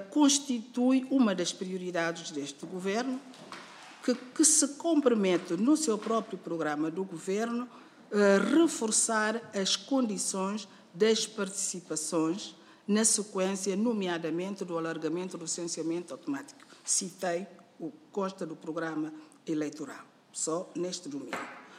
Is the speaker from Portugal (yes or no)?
yes; Portugal; também somos portugueses